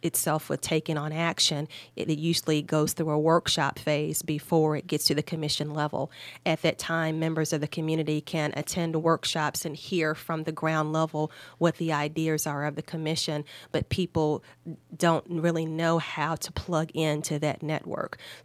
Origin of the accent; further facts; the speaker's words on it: Kentucky, United States; moved away as an adult; also born or lived in Charleston, West Virginia; now in Florida, United States; I'm from Kentucky. Went to undergrad and law school at the University of Kentucky.